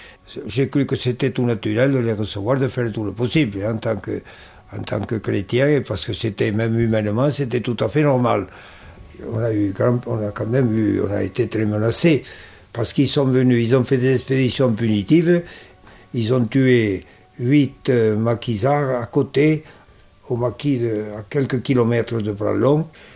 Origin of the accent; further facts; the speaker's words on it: France; Je pensais qu'en tant que Français, je devais faire ça, et en tant que chrétien aussi, en tant que prêtre